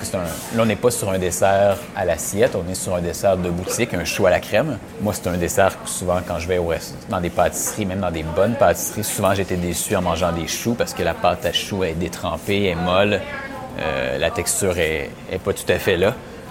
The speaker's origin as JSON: {"language": "French", "town": "Laval", "region": "Quebec", "country": "Canada", "tie": "born or raised there", "said": "Donc, je suis originaire de Laval des Rapides. Donc, mes parents étaient les deux enseignants."}